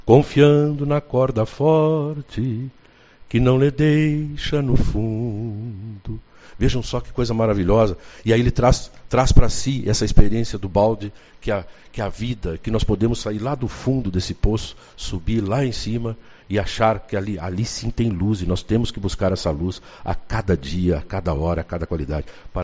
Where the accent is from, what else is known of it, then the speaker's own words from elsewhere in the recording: São Francisco de Assis, Rio Grande do Sul, Brazil; now in Jaguari, Brazil; Sou natural de São Francisco de Assis, mas moro em Jaguari, sou cidadão jaguarense há um bom tempo.